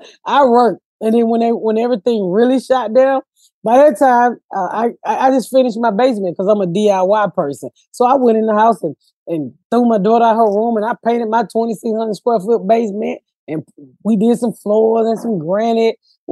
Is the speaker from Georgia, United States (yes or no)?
yes; Georgia, United States; I can't say that. I'm from Georgia. I say screep. I say shrimp.